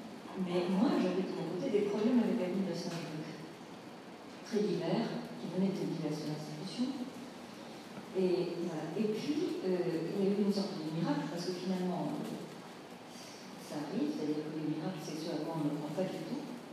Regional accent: Osnabrück, Lower Saxony, Germany; quand j'étais petite, à Osnabrück on a signé en même temps qu'à Münster le traité de Westphalie

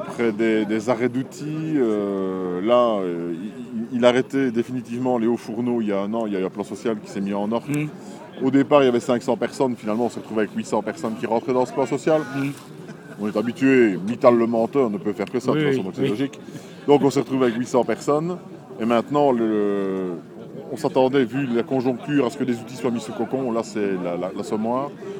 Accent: Liège, Wallonia, Belgium; Ouais, on vient de Liège.

